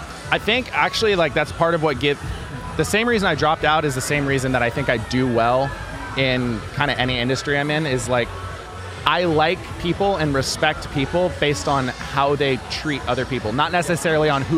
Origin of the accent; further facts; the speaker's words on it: Oceanside, California, United States; I grew up in Oceanside, California, and surfing is just so much better than doing two-a-days